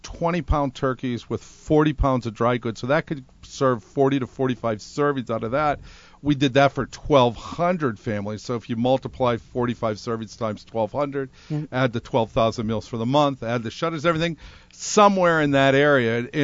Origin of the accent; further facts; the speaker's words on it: Pittsburgh, Pennsylvania, United States; also born or lived in New York; I'm from Pittsburgh, Pennsylvania, upstate New York.